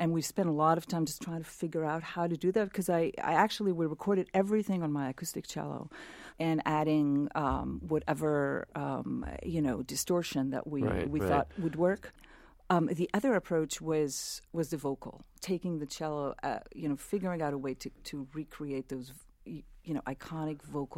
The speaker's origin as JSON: {"language": "English", "country": "Israel", "tie": "born or raised there", "said": "I grew up in Israel."}